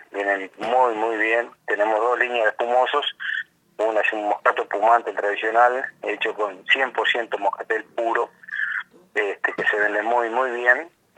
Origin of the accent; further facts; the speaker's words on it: Uruguay; como los uruguayos, viste que somos siempre de llegar a último momento